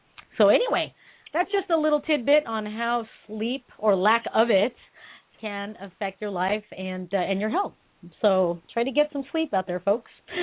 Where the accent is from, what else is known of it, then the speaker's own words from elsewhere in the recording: Philippines; because, you know, I'm Filipino. You know, we eat all the time.